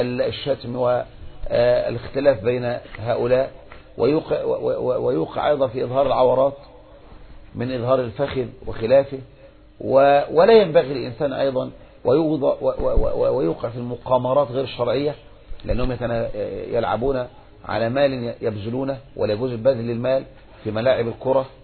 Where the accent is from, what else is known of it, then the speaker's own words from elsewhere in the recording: Egypt; مثل الآن انتشر جدا بعد الثورة عندنا في مصر